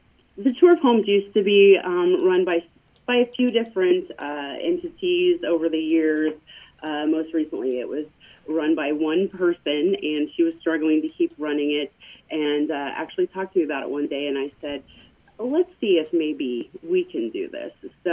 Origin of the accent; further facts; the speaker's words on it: Oskaloosa, Iowa, United States; I grew up in Oskaloosa